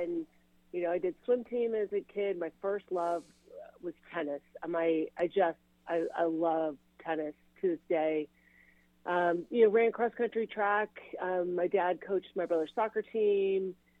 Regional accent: California, United States; now in San Francisco, United States; I grew up in East Bay, so 25 miles east of San Francisco, and I've lived in the city of San Francisco for the last 20 plus years.

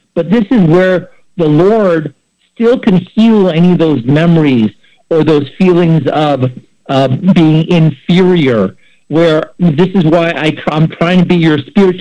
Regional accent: San Francisco, California, United States; I mean, I was raised in San Francisco during the time of the glory days for the 49ers

